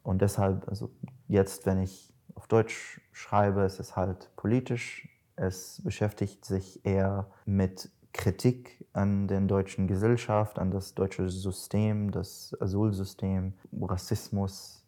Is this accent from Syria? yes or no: yes; Damascus, Damascus Governorate, Syria; accent: Damascene; first language Arabic; German is a second language; moved away; Ich habe versucht, auf meinem eigenen Dialekt, Damaszenisch, zu schreiben, und das hat mir ein bisschen mehr gelungen.